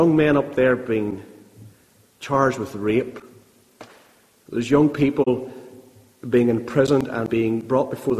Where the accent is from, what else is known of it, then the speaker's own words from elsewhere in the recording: Ballymena, Northern Ireland, United Kingdom; now in Belfast, United Kingdom; But I come from East Belfast now. I'm a Ballymena man by heart and always will be.